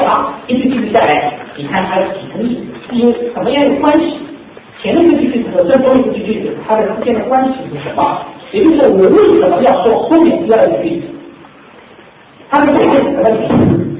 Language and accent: Chinese; China; 人家我们中国人看着什么？